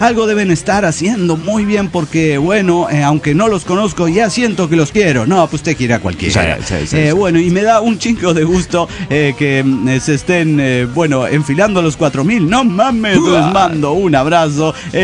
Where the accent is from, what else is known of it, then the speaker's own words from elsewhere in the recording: Maracaibo, Zulia, Venezuela; de Maracaibo, Venezuela.